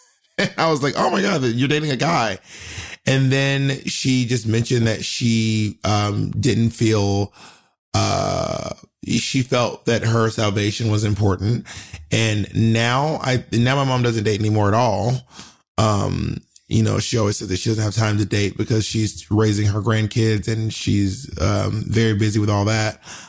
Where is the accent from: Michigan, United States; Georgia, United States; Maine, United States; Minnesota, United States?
Georgia, United States; And I'm from Clayton County, which is not one of the nicer suburbs. Let's put it that way.